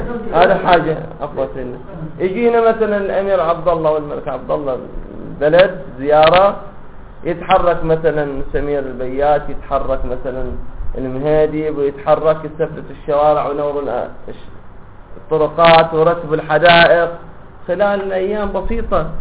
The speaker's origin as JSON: {"language": "Arabic", "town": "Dammam", "region": "Eastern Province", "country": "Saudi Arabia", "said": "يعني حين أعطيك مثلا، عندنا في الدمام"}